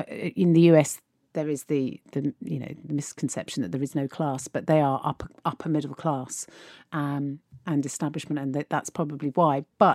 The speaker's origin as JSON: {"language": "English", "country": "United Kingdom", "said": "Because as British people, we listen to Hugh Laurie doing House."}